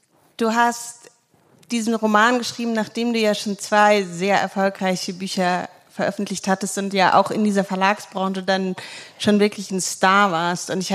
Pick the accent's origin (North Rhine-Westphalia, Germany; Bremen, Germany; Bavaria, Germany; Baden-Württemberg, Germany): Bavaria, Germany; Munich; Ich komme aus München.